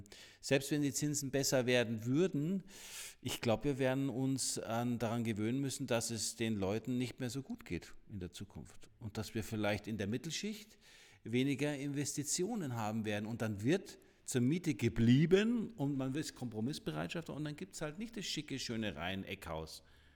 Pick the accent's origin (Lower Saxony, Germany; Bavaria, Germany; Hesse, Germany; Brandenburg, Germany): Bavaria, Germany; Ingolstadt; Und dann haben wir Ingolstadt, meine Heimatstadt